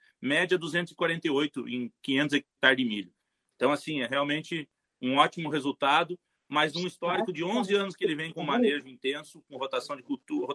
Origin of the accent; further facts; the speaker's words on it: Caçapava do Sul, Rio Grande do Sul, Brazil; que foi no Rio Grande do Sul, eu sou daí, sou natural de Caçapava